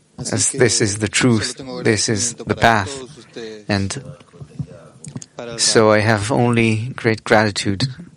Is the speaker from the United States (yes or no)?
no; Argentina; We came from Argentina. We went through the desert. We went through the big congress.